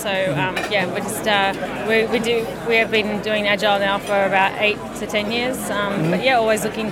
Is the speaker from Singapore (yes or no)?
no; Sydney, New South Wales, Australia; I'm not a Queenslander. I'm actually from Sydney.